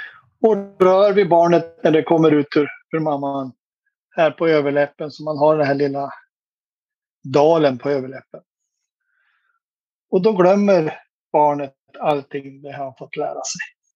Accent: Sundsvall, Västernorrland County, Sweden; Den där krögen jag passerade 5000 gånger. Jag är uppväxt där, 30 år.

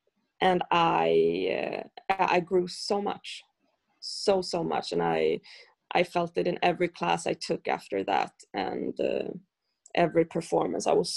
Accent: Stockholm, Stockholm County, Sweden; English is a second language; I grew up here in Stockholm mainly being taught by male dancers.

